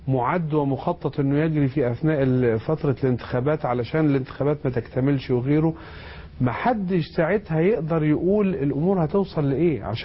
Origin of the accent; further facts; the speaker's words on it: Egypt; من حقي انا كسياسي كمصري يعيش في مصر